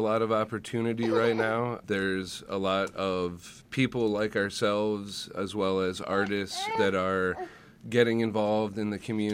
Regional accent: Dixboro, Michigan, United States; I grew up in Dixboro and used to come to Ypsilanti quite a bit with my grandfather

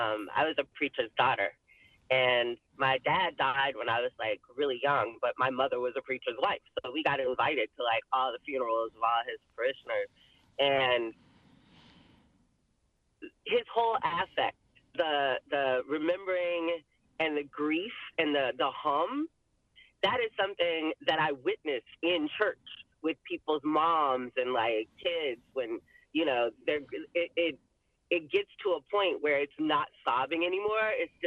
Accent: South Carolina, United States; I'm originally from South Carolina.

